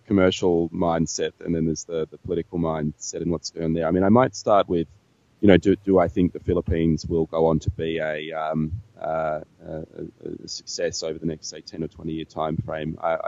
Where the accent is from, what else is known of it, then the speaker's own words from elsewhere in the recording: Australia; Being an Australian with deep experience of working in Southeast Asia